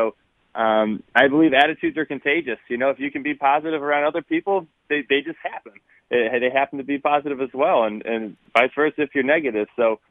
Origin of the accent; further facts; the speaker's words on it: Connecticut, United States; I'm from Connecticut, so New Hampshire was my home track.